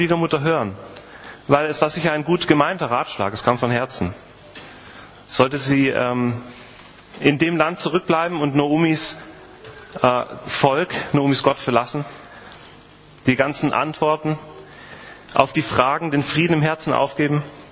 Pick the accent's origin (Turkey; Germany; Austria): Germany; Stuttgart, Baden-Württemberg; now in Switzerland; Ich komme aus dem Schwabenland ursprünglich, Stuttgart, und bin seit 10 Jahren in der Schweiz